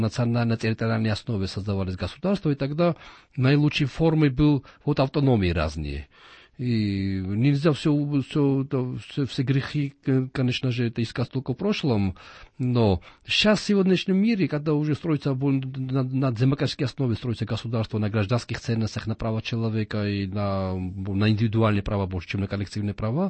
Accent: Georgia; Поэтому мы, грузины, очень, как и армяне, азербайджанцы, я уверен в этом, мы очень щепетильны

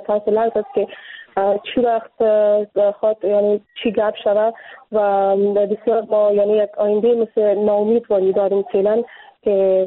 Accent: Pakistan; من تولدم در پاکستان بودم، اینجا به دنیا آمدیم، اینجا درس خود خوانده مکتب خود خلاص کردم

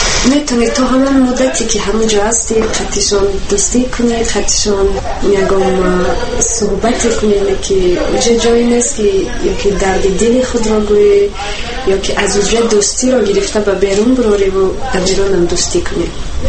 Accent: Tajikistan; ماه می 21 سال تولدم 1989 و زیاد فخر میکنم که فرزندی تاجیکم و تاجیک زبانم.

